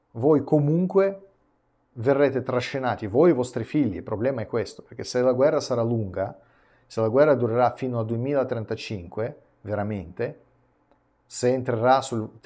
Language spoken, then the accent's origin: Italian; Russia; Italian is a second language; perché io sono russo